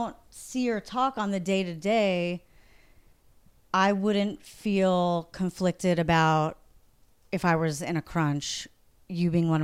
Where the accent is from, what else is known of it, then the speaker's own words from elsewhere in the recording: New York, United States; I'm from New York, but I'm also, you know, I don't know that many daredevils.